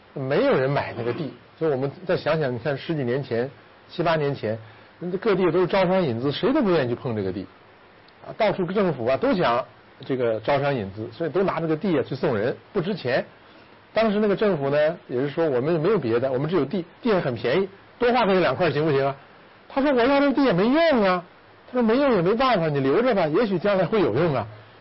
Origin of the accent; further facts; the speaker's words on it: China; 所以我们中国本身身为一个中国人，某种意义上讲现在已经赶上了一个富贵的时代